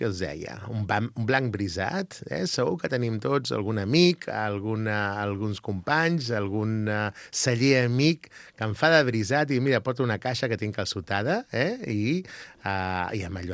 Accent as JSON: {"language": "Catalan", "town": "Lleida", "region": "Catalonia", "country": "Spain", "said": "com som gent de Lleida"}